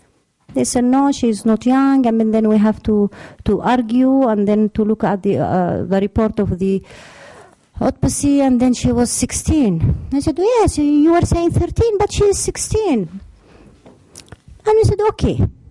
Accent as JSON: {"language": "English", "country": "Yemen", "said": "I'm from a country that is beneath Saudi Arabia. I don't tend to say that I'm from Yemen."}